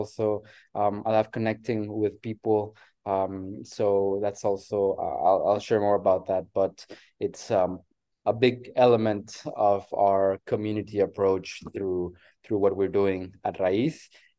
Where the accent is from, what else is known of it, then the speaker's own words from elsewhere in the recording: Tijuana, Baja California, Mexico; also born or lived in United States / Germany / Australia / Italy; I'm a human being born and raised in Mexico, in Tijuana, Baja California, and with a large, I would say, travel background in terms of having lived in the US for a while, in Germany, in Australia, in Italy.